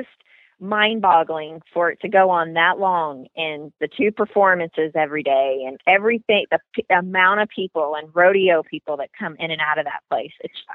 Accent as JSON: {"language": "English", "region": "California", "country": "United States", "tie": "born or raised there", "said": "and I grew up in Central and Southern California."}